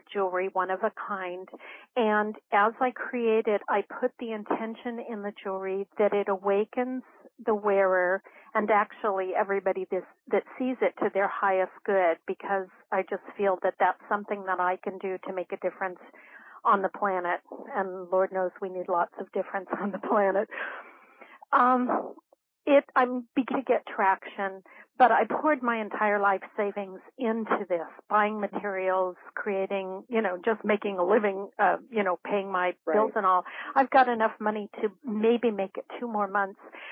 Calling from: California, United States; in California.

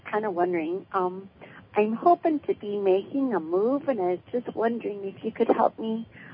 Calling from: Michigan, United States; Michigan.

